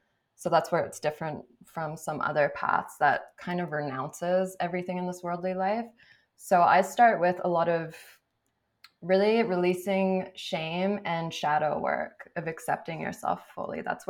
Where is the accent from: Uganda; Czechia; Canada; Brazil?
Canada; now in Los Angeles, United States; And for me, growing up in Canada and then coming to America